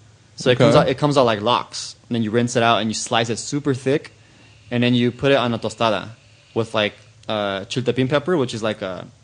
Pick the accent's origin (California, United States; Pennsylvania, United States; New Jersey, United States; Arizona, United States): California, United States; Los Angeles; I was born and raised in East LA, and I just want to represent